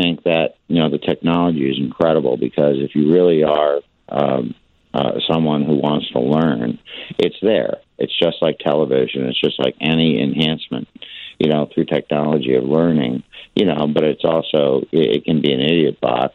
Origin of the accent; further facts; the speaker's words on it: Winsted, Connecticut, United States; I grew up in Connecticut and born in a town that I had nothing to do with this. It was 2 years before I was born, so you can't blame me. But it's a town called Winsted, Connecticut.